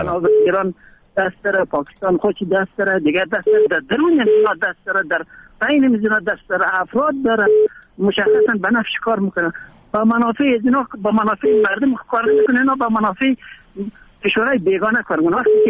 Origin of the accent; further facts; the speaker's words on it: Afghanistan; کلی ما افغان هستیم،